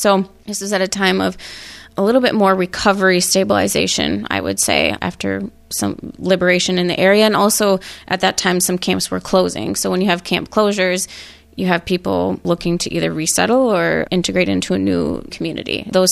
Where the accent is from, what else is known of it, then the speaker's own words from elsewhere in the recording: Chippewa Falls, Wisconsin, United States; Maybe I didn't know about different religions very much growing up in Chippewa Falls, Wisconsin